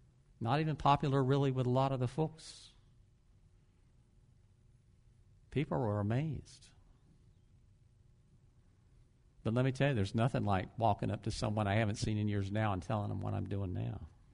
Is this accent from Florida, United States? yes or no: yes; Ocala, Florida, United States; we grew up in Ocala